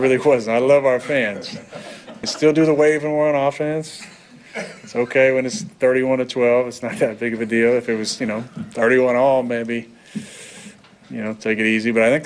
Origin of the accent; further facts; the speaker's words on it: Chico, California, United States; also born or lived in Magalia; Growing up in Chico and spending a great deal of time up there, I played a lot of football and basketball and sports up in Paradise. We actually lived in Magalia at one point